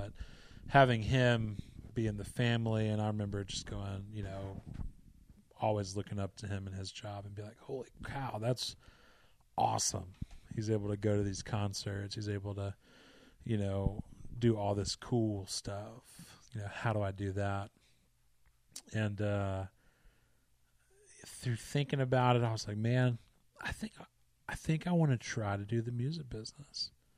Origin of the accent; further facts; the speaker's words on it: Selma, Alabama, United States; also born or lived in Macon; Born in Macon, Georgia. That's a good place to be born. Yeah, and then lived there for a few years. Moved over to Selma, Alabama.